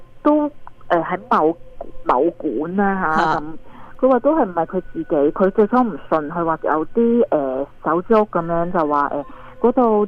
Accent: Hong Kong; 即系我谂我哋香港人好惨，即系翻工

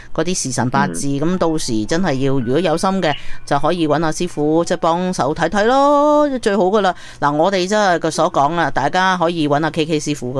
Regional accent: Canada; 所以其實令到我哋加拿大人啊

